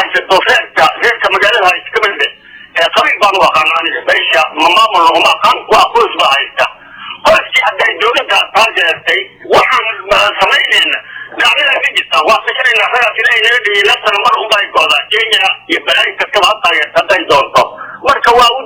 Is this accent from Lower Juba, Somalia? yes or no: yes; Kismayo, Lower Juba, Somalia; born there; Aniga kula hadlayo kismaayo aan ku dhashay waa 6 jir baan ahay, aabbaheena waa ku dhashay